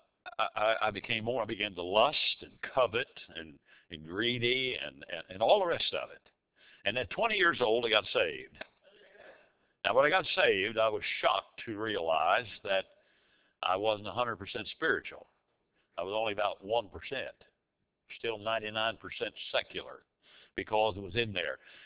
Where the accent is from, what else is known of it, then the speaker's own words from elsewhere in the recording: Odd, West Virginia, United States; born there; I was born in West Virginia. You notice in the little bulletin article, I was born in Odd, O-D-D, and that explains a lot of things.